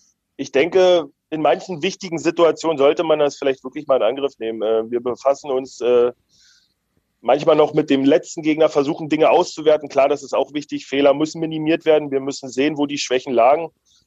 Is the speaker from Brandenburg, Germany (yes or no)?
yes; Premnitz, Brandenburg, Germany; now in Eisenach, Germany; Genau, ich komme aus Premnitz gebürtig. Das ist ein kleines Dörflein, sage ich mal, am Havelland, 5000 Einwohner.